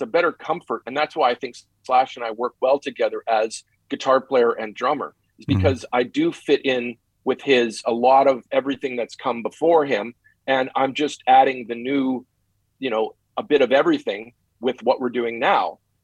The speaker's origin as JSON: {"language": "English", "country": "Canada", "tie": "born or raised there", "said": "growing up in Canada"}